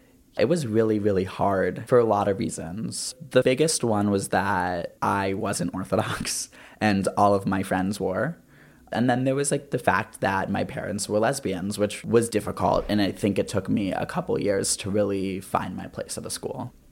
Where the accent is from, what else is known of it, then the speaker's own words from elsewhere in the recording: Columbus, Ohio, United States; I'm from Columbus, Ohio. I go to school at Yale University.